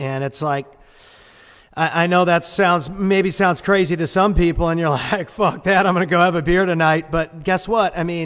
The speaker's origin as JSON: {"language": "English", "town": "St. Louis", "region": "Missouri", "country": "United States", "tie": "born or raised there", "said": "that's what everybody dreams of when they're growing up where I grew up in St. Louis"}